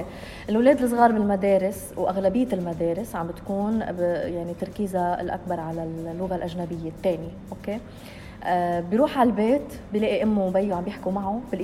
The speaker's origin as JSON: {"language": "Arabic", "country": "Lebanon", "said": "سونو لبنانو. لبنانيزو."}